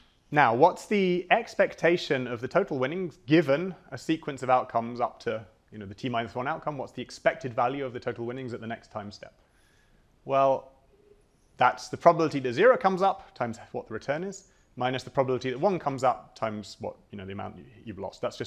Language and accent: English; United Kingdom; because I'm British